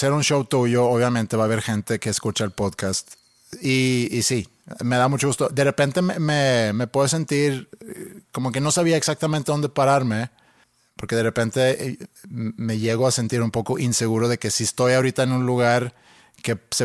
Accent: Monterrey, Nuevo León, Mexico; accent: regio; Spanish is a second language; hay quienes dicen que tengo un acento así medio regio, que no me extrañaría porque aprendí a hablar español aquí en Monterrey.

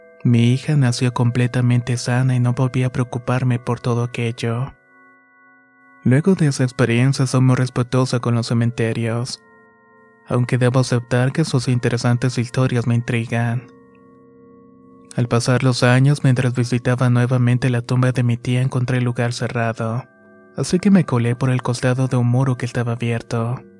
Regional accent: Aguascalientes, Mexico; Soy del estado de Aguascalientes.

